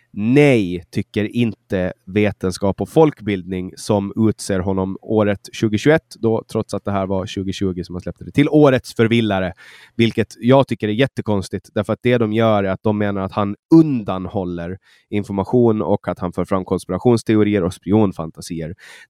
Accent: Mariehamn, Åland, Finland; mellan Kapellskär och Mariehamn, min hemstad.

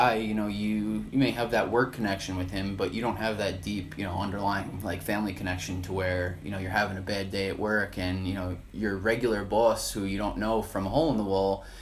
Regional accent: Long Island, New York, United States; I am from Long Island, New York.

